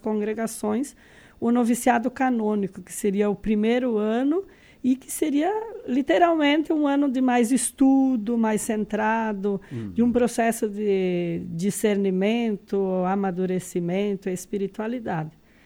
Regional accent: Quilombo, Santa Catarina, Brazil; Eu nasci na cidade de Quilombo, oeste do estado, certo. Que pertence à diocese de Chapecó. Uhum. Nasci, cresci e hoje alguns familiares ainda residem na região.

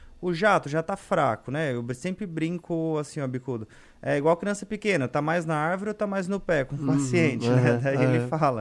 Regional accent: Araranguá, Santa Catarina, Brazil; also born or lived in Criciúma; Eu sou de Criciúma, mas a vida inteira morei em Araranguá. Uhum. Minha vida foi feita em Araranguá, estudei em Araranguá

